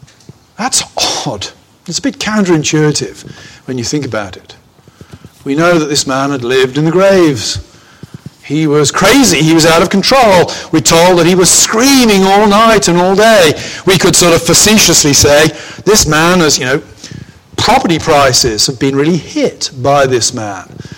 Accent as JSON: {"language": "English", "country": "United Kingdom", "said": "I'm British. Most of you, I'm sure, are Americans."}